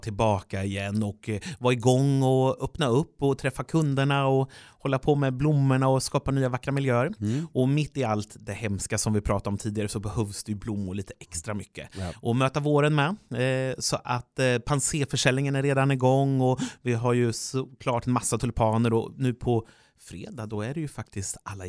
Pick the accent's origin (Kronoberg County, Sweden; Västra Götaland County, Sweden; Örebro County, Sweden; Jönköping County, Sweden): Örebro County, Sweden; Örebro; Men det är ju min gamla hemstad. Jag är uppväxt i Örebro